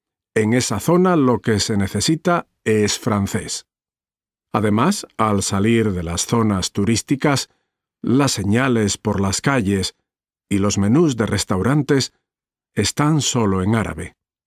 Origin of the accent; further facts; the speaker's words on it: Ecuador; moved away as an adult; now in Spain; Hace 5 años me fui de Ecuador. Tenía un trabajo de oficina que no me gustaba mucho.